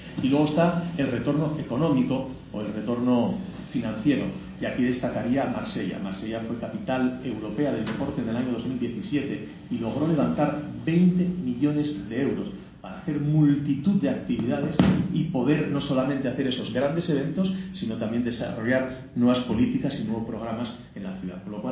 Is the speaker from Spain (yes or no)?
yes; Spain; Yo soy español y en España usted sabe